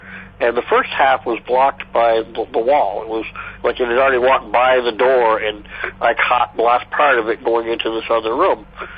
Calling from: Vermont, United States; I'm from Vermont

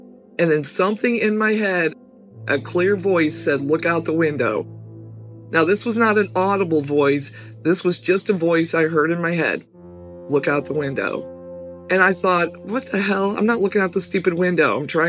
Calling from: St. Louis, Missouri, United States; I'm calling from St. Louis, Missouri, and I have a couple stories for you.

